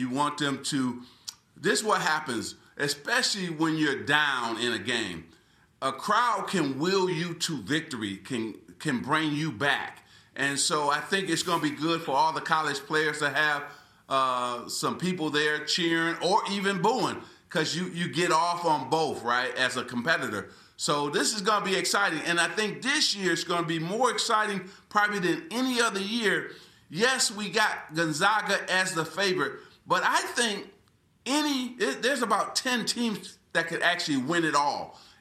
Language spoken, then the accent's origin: English; Lansing, Michigan, United States; And then growing up in Lansing, Michigan, my father working for General Motors for 30 years, my mother working in the school cafeteria